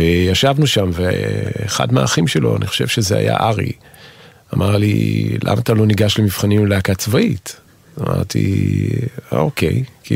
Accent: Beersheba, Southern District, Israel; also born or lived in United States; נולדתי בבאר שבע, ההורים שלי, אבא שלי היה בשליחות בארצות הברית, אז חלק מהילדות שלי הייתי שם. בגיל מאוד מוקדם יחסית שלי הוא נפטר וחזרנו לארץ, בעצם את רוב שנותיי גדלתי בבאר

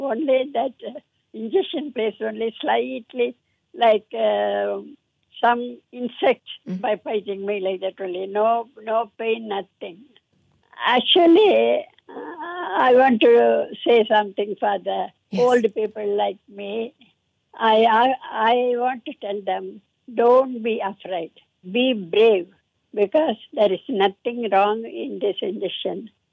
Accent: Kuala Lumpur, Malaysia; I am 90 years old. I am from Kuala Lumpur.

